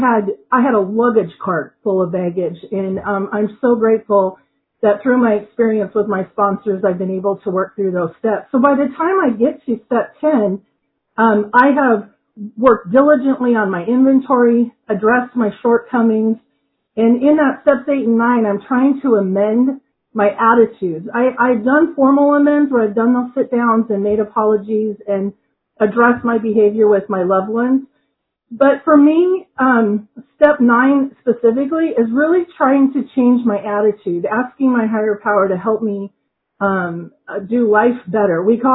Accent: Washington, United States; And I'm from Washington State

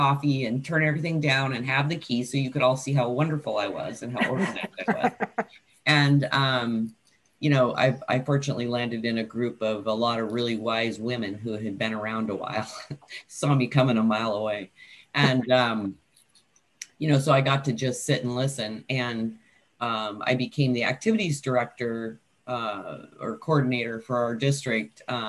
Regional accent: Washington, United States; Hi. Thanks for asking. … from Washington State.

